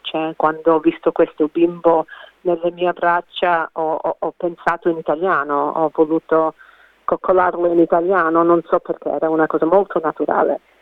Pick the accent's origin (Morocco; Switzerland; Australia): Australia; facciamo parte di una cultura diversa e ricca qui in Australia. Però adesso mi confronto con tanti italiani in Italia, mi rendo conto che sono proprio australiana. Forse non sono italiana quanto sembrava prima.